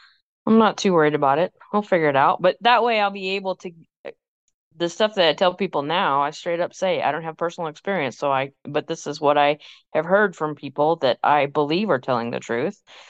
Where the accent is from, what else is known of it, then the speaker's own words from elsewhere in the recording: Texas, United States; I mean, most people know I grew up in Texas.